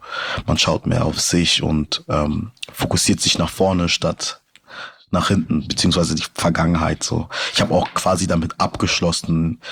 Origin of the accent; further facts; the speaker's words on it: Karlsruhe, Baden-Württemberg, Germany; So die Heimat Karlsruhe bleibt immer für mich sehr wichtig